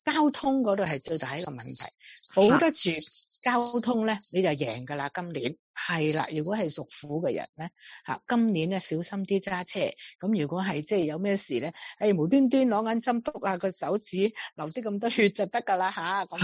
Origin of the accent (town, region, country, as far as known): China